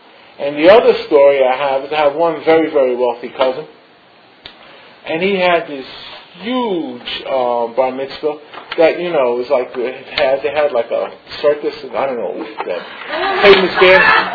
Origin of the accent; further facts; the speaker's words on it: United States; And as a kid growing up in America, like sometimes I traveled on the train when I got older to high school